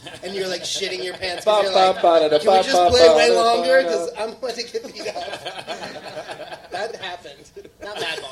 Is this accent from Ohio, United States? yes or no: no; Madison, Wisconsin, United States; I grew up in Madison, and we were really close to Milwaukee.